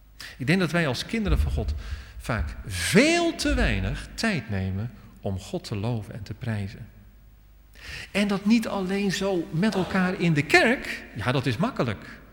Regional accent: Netherlands; dat proberen wel eens als Nederlanders, maar dat kunnen we toch echt niet

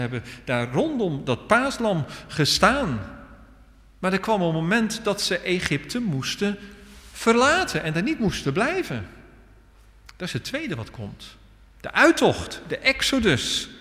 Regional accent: Netherlands; dat proberen wel eens als Nederlanders, maar dat kunnen we toch echt niet

